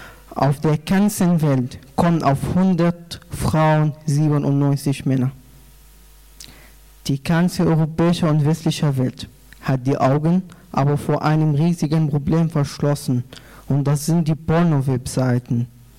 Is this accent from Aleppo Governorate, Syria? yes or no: no; Damascus, Damascus Governorate, Syria; German is a second language; now in Germany; Ich komme auch aus Syrien, aus der syrischen arabischen Hauptstadt Damaskus. Und ich bin auch seit 3 Jahren hier in Deutschland.